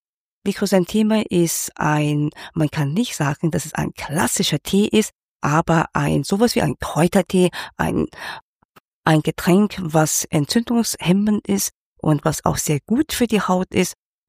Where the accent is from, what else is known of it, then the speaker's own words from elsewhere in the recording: Hong Kong; also born or lived in Germany / Berlin, Germany; Und zwar bin ich in Deutschland geboren, aber in China, das heißt in Hongkong, aufgewachsen. Dort bin ich also zur Schule gegangen. Und dann kam ich zurück nach Deutschland und habe in Berlin erstmal einige Jahre gelebt, um dort zu studieren.